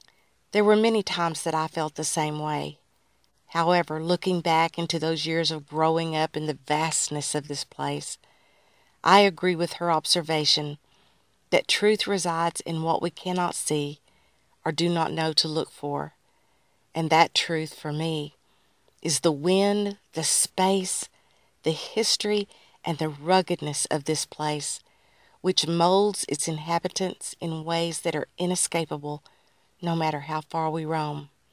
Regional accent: Muleshoe, Texas, United States; Caldwell was growing up in Amarillo at the same time that I grew up in Muleshoe, and her experiences reflect my own as a product of the Texas Plains.

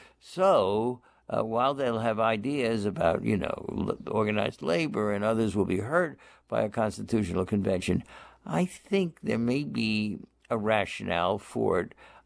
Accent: Massachusetts, United States; I have it in my home state of Massachusetts.

